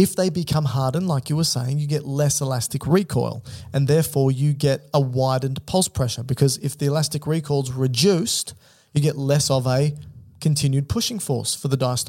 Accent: Australia; let's just say we're going to go in kilograms because we're Australian.

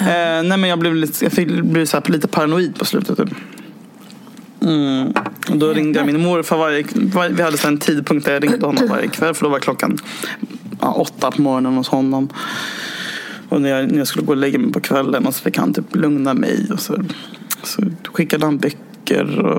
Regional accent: Stockholm, Stockholm County, Sweden; jag hade lite coolhetspoäng för att jag var från Stockholm

